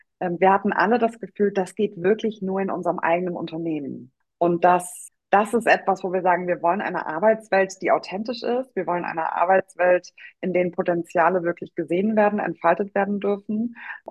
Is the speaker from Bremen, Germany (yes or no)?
no; Berlin, Germany; Ich komme aus Berlin. Ich bin, werde, ich wollte gerade sagen, ich bin 34, aber ich werde 34 dieses Jahr.